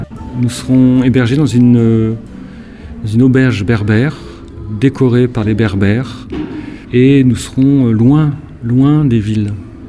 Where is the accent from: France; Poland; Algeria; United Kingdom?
France; Paris, Île-de-France; parce que moi, je suis juste à côté, je suis de Ménilmontant.